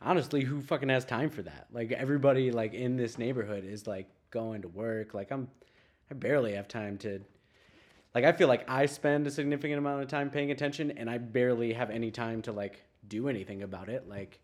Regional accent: Battle Creek, Michigan, United States; now in Lansing, United States; moving into our neighborhood in Lansing now when they were started, you know, blocks away from where we grew up in Battle Creek as well.

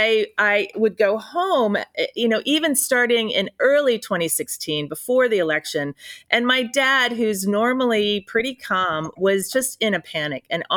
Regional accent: Yonkers, New York, United States; I'm from Yonkers, New York. My dad still lives there.

